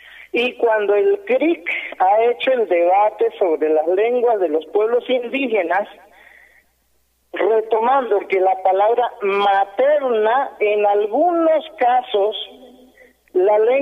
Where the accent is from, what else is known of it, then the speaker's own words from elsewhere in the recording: Cauca, Colombia; first language Nasa Yuwe; Spanish is a second language; mi lengua materna fue nazayúe porque mi papá, mi mamá no sabían castellano.